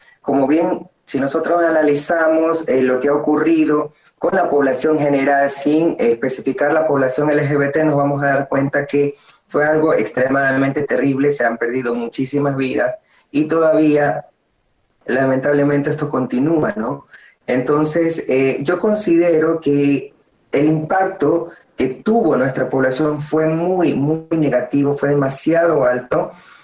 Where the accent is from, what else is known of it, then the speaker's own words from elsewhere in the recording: Guayaquil, Guayas, Ecuador; now in Quito, Ecuador; la ciudad de Guayaquil, de donde soy originaria, ahora vivo en Quito